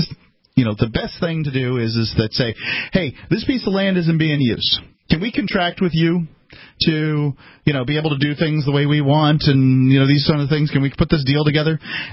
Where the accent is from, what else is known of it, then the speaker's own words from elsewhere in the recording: Florida, United States; But I'm from Florida, and I go back every single year to Sarasota.